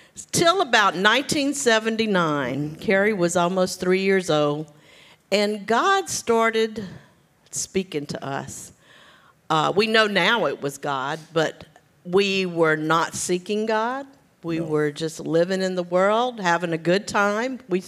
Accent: Gonzales, Louisiana, United States; We were two Cajun kids growing up in Gonzales, Louisiana, which is right outside of Baton Rouge.

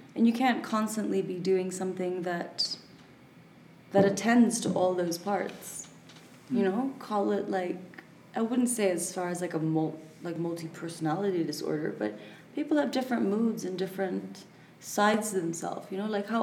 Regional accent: Hong Kong; also born or lived in Philippines / Australia / United Kingdom; Yeah, I was born in Hong Kong and then I did primary school in the Philippines and then secondary school back in Hong Kong and then a bit of studies in Australia.

